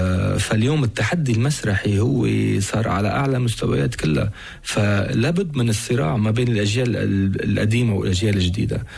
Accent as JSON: {"language": "Arabic", "country": "Lebanon", "also_born_or_lived": "United Kingdom", "said": "نحن أنا وأليسار ربينا في بريطانيا، رحنا على الليسي فرنسي شارل غول وكنا ببريطانيا لأنه كانت أيام صعبة في لبنان."}